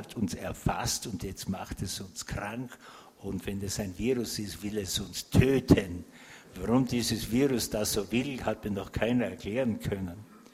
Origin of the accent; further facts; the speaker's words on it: Austria; now in Luxembourg; das ist bei uns in Österreich von Ende August bis Mitte Mai, oft bis Juni. Und hier in Luxemburg wird es ungefähr so ähnlich sein.